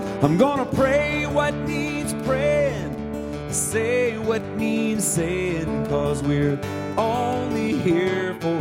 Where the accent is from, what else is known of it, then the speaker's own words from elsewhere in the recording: Quincy, Florida, United States; I was born and raised in Quincy, Florida, which is not too far from here. So I'm a native